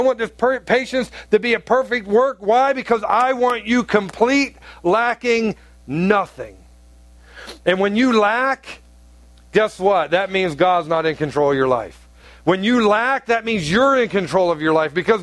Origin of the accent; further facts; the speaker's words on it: Ohio, United States; also born or lived in North Carolina; my mom lives in Ohio, which is where I'm originally from, and I would go back to home, that would be Ohio